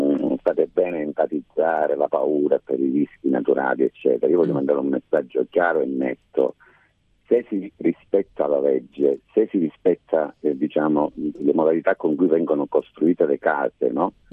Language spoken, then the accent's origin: Italian; Calabria, Italy; dobbiamo, come calabresi, perché paghiamo le tasse come pagano in Lombardia, in Emilia Romagna